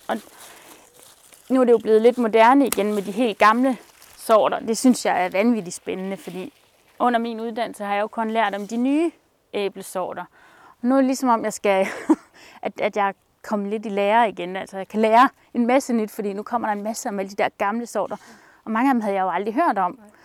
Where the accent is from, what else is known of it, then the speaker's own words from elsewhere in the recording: Lundby, Zealand, Denmark; jeg kommer selv ned fra Lundby på Sydsjælland.